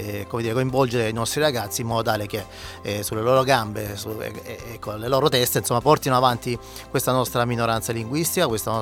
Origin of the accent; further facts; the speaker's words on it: Castrignano, Apulia, Italy; anche io sono di Castrignano, mia madre è di Martano